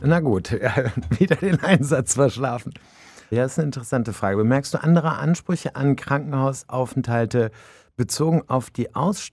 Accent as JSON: {"language": "German", "town": "Krefeld", "region": "North Rhine-Westphalia", "country": "Germany", "tie": "born or raised there", "said": "ich bin tatsächlich bekennender Urkrefelder. Ich bin hier geboren, um genau zu sein, in Krefeld-Hüls. Habe meine Kindheit in Uerdingen verbracht und verbringen dürfen. Bin dann weit rausgekommen nach Fischeln und habe im Grunde genommen Krefeld nie wirklich verlassen"}